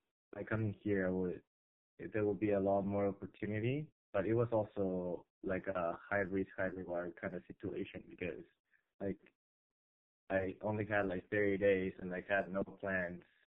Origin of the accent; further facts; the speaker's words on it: Lima, Peru; English is a second language; moved away as an adult; I'm from Peru, so I was born in Lima, but all of my grandparents are Japanese.